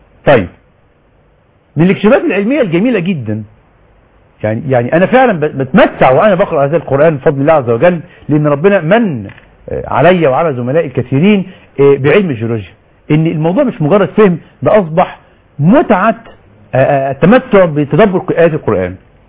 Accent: Egypt; ده والظاهرة دي موجودة على فكرة عندنا في مصر

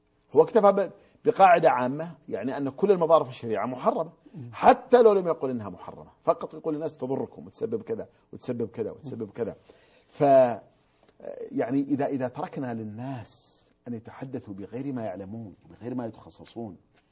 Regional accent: south, Saudi Arabia; تعليم المرأة كان عندنا في الجنوب بشكل شبه مدرسي قبل أن تقوم الدولة السعودية.

